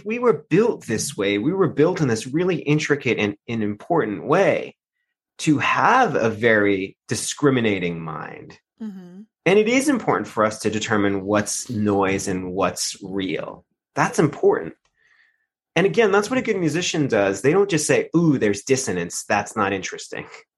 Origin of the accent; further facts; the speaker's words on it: England, United Kingdom; You know, as English people, we know we love that ambiguity.